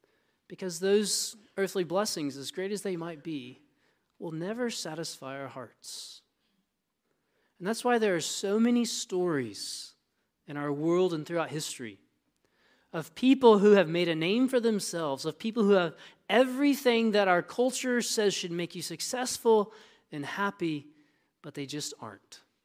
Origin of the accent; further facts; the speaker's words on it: Texas, United States; You know, I mentioned I'm from Texas, so forgive me, I like country music.